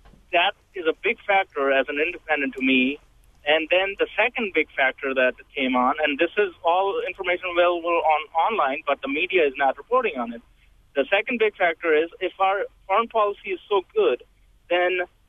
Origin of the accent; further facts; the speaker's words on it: Pakistan; Now, I'm from Pakistan, the third point and final point.